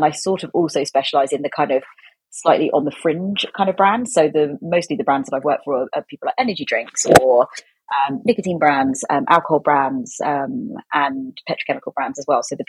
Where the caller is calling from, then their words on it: South East England, United Kingdom; Yeah. In rural Oxfordshire.